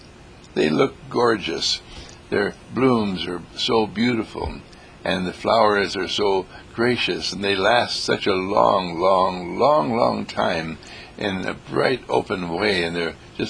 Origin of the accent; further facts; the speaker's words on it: Wisconsin, United States; As I was growing up in Wisconsin, orchids were very precious, very rare and very beautiful.